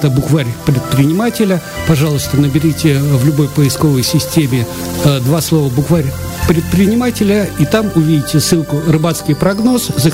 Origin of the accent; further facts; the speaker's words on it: Saint Petersburg, Russia; питерский рыбак. Мы вещаем из Санкт-Петербурга.